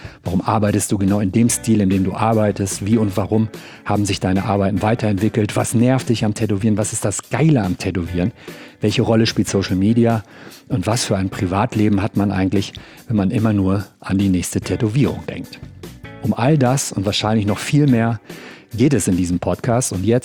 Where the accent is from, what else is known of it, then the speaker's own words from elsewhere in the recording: Cologne, North Rhine-Westphalia, Germany; für mich als Kölner